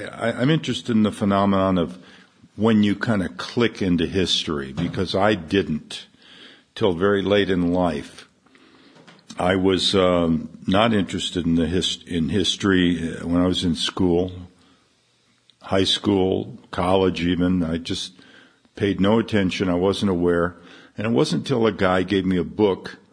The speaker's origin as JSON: {"language": "English", "town": "Albuquerque", "region": "New Mexico", "country": "United States", "tie": "born or raised there", "said": "but of course it was stuff that happened in my hometown, so I can relate to the places and so on, the locations, most of which are still there, you know."}